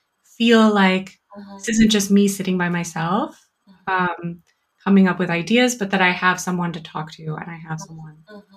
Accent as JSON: {"language": "English", "country": "United States", "said": "So we have myself, I'm American, we have Germans, we have Malaysians."}